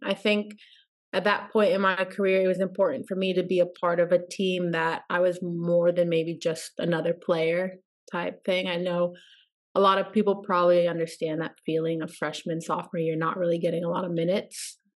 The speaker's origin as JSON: {"language": "English", "region": "Virginia", "country": "United States", "tie": "born or raised there", "said": "so I grew up in Virginia."}